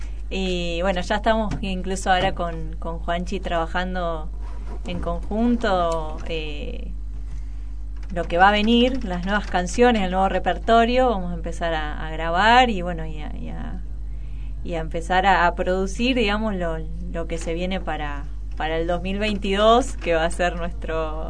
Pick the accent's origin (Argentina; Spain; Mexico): Argentina; General Rodríguez, Buenos Aires Province; soy acá de General Rodríguez, nacida y criada acá en la ciudad.